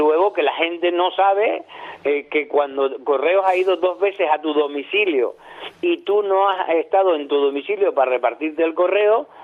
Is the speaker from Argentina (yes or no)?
no; Spain; en un país como España, una nación grande, porque somos grandes dentro de Europa, aunque chicos dentro del mundo